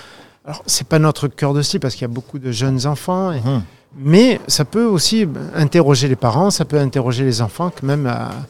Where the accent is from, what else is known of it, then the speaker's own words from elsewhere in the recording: Toulon, Provence-Alpes-Côte d'Azur, France; 18 ans, alors je suis originaire de Toulon